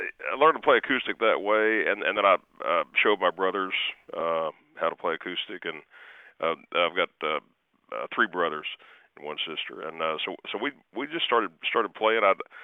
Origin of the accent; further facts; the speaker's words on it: Lubbock, Texas, United States; You know, I was born and raised in Lubbock, and my father and my uncles played music.